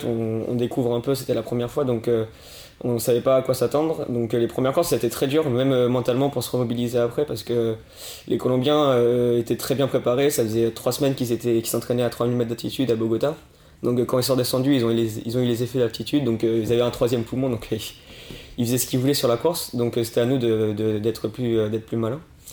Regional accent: Château-Gontier, Pays de la Loire, France; now in Toulouse, France; j'ai 18 ans. Je suis originaire de Château-Gontier et je fais du roller de vitesse au club de Château-Gontier. Et actuellement, je fais mes études sur Toulouse

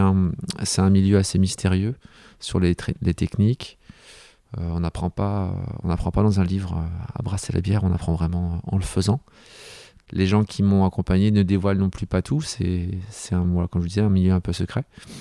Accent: Saint-Georges-Buttavent, Pays de la Loire, France; je suis natif de Mayenne. Mes origines sont de Saint-Georges-Butavant, mes parents étaient donc agriculteurs ici sur place. J'ai 39 ans

